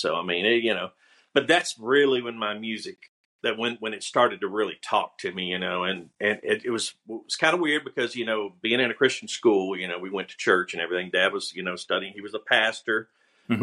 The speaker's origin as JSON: {"language": "English", "town": "Dixon", "region": "Tennessee", "country": "United States", "tie": "born there", "also_born_or_lived": "Virginia", "moved": "yes", "said": "I was born in Dixon, Tennessee. And around December of 83, Dad moved us here to Virginia."}